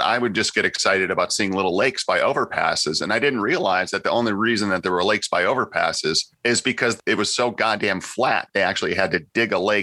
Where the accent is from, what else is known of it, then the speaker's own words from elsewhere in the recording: Chicago, Illinois, United States; I grew up in outside of Chicago, and we went to Disney World the year that it opened.